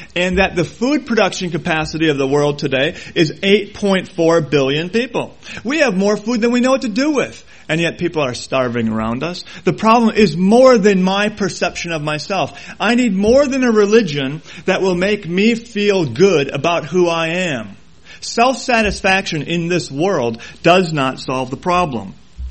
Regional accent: Milwaukee, Wisconsin, United States; When I think back to growing up in Milwaukee here, going to high school in the 70s

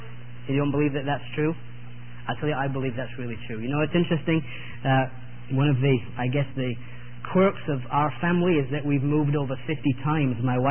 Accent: England, United Kingdom; You've probably guessed that I'm not from Washington, Georgia, really. That's just a front. I'm an Englishman.

